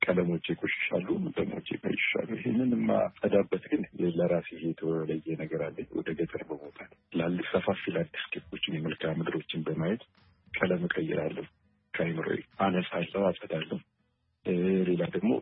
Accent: Addis Ababa, Ethiopia; ከልጅነቴ የነበረውን የማውቀውን እኔ ሰፈሬ ደቡብ ቃ የሚባለው ፊት ወር አካባቢ የተወለድኩት ቤተመንግስት ከይገባዋል ቱሪስት ሆቴል ጀምሮ እስከ አምባሳደር ድረስ

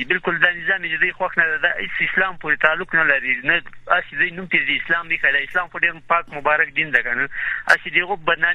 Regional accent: Paktia, Afghanistan

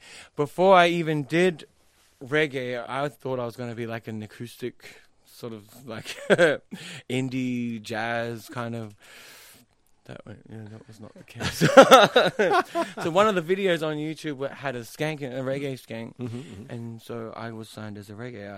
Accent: New Zealand; because being Polynesian, being from the islands, I'm from New Zealand

